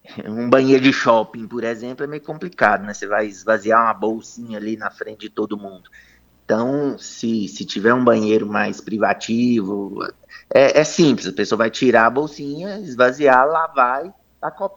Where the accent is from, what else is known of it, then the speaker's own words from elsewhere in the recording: Belo Horizonte, Minas Gerais, Brazil; Aqui, eu sou de Minas Gerais, aqui em Belo Horizonte a gente tem um grupo muito forte